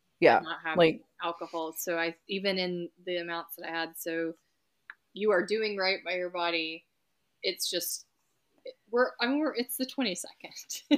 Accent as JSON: {"language": "English", "region": "Southern United States", "country": "United States", "said": "As a Southerner, I'm saying that."}